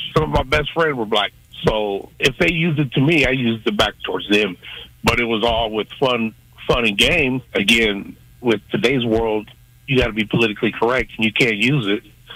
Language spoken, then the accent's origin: English; Midwest, United States; Because I'm from the Midwest, and like I said, you know, they're from down South Alabama, Atlanta, Louisiana.